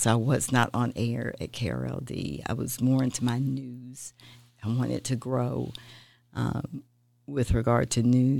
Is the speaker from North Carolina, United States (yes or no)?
no; Austin, Texas, United States; Born and raised in Austin. Graduated in 81, high school in 81, and went to Texas Women's University in Denton.